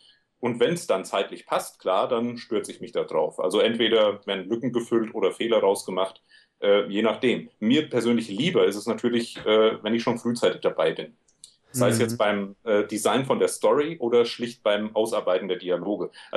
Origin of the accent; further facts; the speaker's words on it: Hesse, Germany; accent: Hessian; Ihr könnt ja dann auch meinen hessischen Dialekt ein bisschen digital glatt bügeln, schätze ich mal.